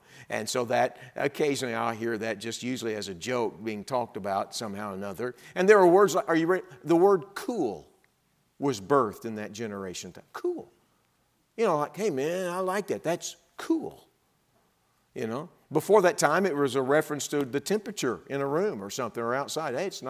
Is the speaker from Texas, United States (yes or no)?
yes; Texas, United States; I was sent a picture of the youth group I grew up in Texas.